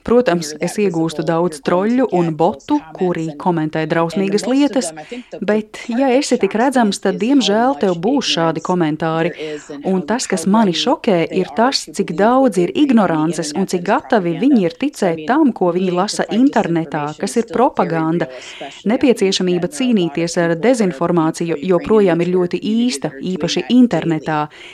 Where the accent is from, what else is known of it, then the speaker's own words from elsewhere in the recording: United States; Latvian is a second language; esmu amerikāniete, kura sniedz palīdzību Ukrainā